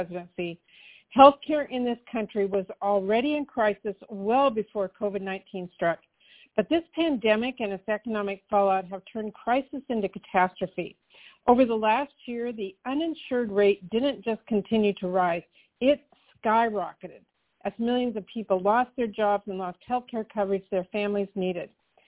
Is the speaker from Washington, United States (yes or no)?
yes; Washington, United States; The exchange in my home state of Washington